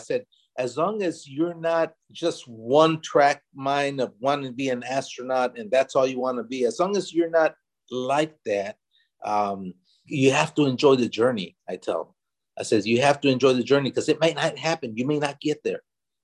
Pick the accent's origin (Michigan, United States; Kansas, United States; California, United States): California, United States; Stockton; the Jose Hernandez Reaching for the Stars Foundation, in my hometown of Stockton